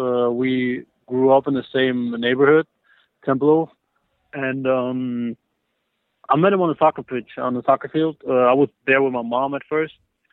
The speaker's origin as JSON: {"language": "English", "region": "Berlin", "country": "Germany", "tie": "born or raised there", "said": "So I was growing up, I grew up in Berlin, Germany. Lived there for all my life. And my dad is American."}